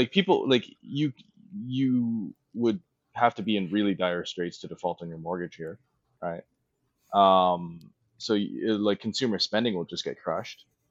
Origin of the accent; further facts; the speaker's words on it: Toronto, Ontario, Canada; I'm from Toronto.